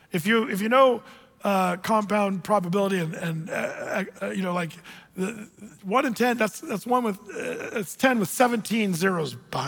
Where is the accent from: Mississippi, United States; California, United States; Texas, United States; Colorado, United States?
California, United States; We're all from California.